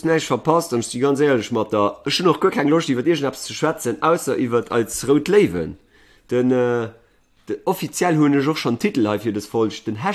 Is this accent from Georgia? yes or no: yes; Georgia; Ich komme aus Görgien.